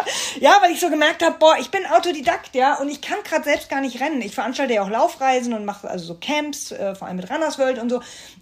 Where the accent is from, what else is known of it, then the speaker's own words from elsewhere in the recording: Hesse, Germany; ich komme aus dem Rhein-Main-Gebiet